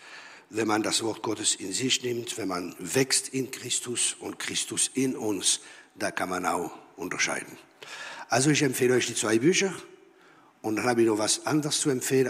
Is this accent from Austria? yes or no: no; Strasbourg, Grand Est, France; German is a second language; now in Germany; komme aus dem Elsass, aus dem verheißenen Land. Das Land, wo Bier und Sauerkraut fließt. Und ich komme aus der Stadt von Straßburg, von wo die schönen Männer kommen.